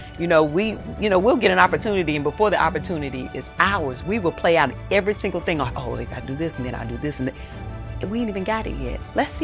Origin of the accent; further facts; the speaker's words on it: Eden, North Carolina, United States; I'm enough just as I am from Eden, North Carolina.